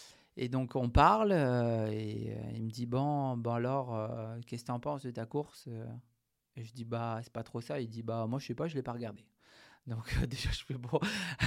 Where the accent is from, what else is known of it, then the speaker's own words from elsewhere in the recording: Hauts-de-France, France; parce que quand j'étais à Rouen, j'avais encore cette chance de proximité parce que je suis du Nord.